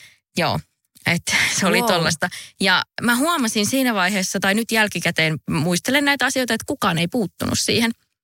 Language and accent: Finnish; North Karelia, Finland; now in Helsinki, Finland; mä oon kotoisin Pohjois-Karjalasta ja mä en kauhean kauan ehtinyt vielä siinä vaiheessa asua Helsingissä.